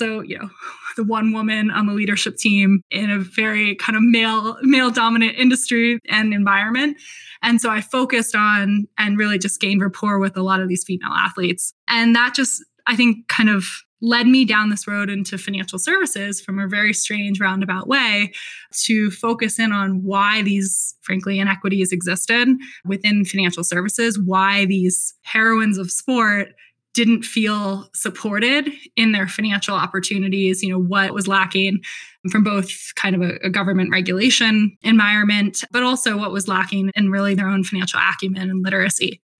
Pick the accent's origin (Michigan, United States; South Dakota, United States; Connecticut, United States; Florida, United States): Florida, United States; And I've met both the Williams sisters, and I grew up in South Florida